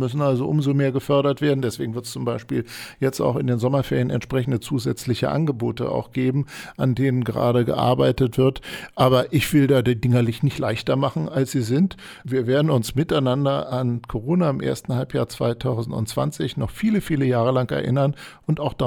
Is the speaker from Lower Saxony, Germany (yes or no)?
yes; Hanover, Lower Saxony, Germany; Ich komme aus Hannover